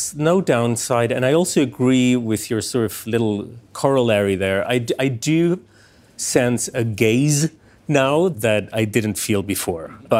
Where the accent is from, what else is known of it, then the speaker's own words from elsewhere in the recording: Stockholm, Stockholm County, Sweden; that I grew up reading in Sweden, in Stockholm.